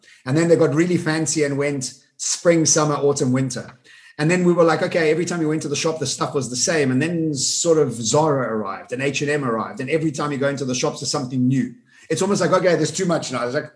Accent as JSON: {"language": "English", "country": "South Africa", "tie": "born or raised there", "said": "I love South Africa. I love Africa. Look, I was born in Africa. I'm born and bred here."}